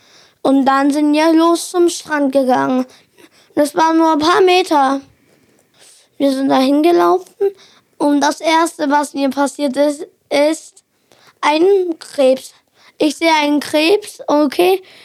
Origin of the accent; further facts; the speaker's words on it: Samsun, Turkey; Also ich würde mit Türkei anfangen, weil dort liegt meine Stadt, wo ich herkomme. Und Samsung heißt sie, wie die Handymarke Samsung.